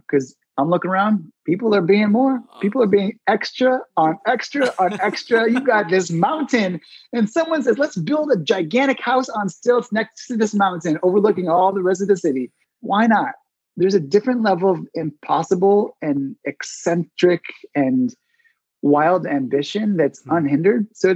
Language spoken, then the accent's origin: English; Midwest, United States; the mentality that I heard a lot growing up in the Midwest